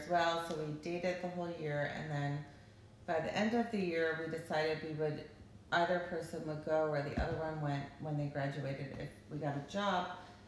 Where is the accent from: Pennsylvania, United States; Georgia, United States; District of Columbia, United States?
Pennsylvania, United States; Lafayette Hill; I grew up outside of Philadelphia in Lafayette Hill, Pennsylvania. My childhood was amazing.